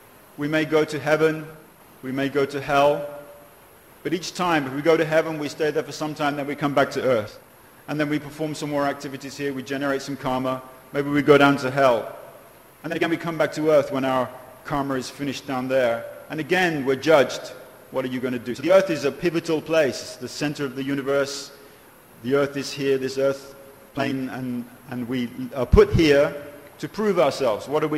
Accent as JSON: {"language": "English", "region": "London", "country": "United Kingdom", "tie": "born or raised there", "said": "I was growing up in London in the 60s. And in England, when the devotees first came, I first saw them"}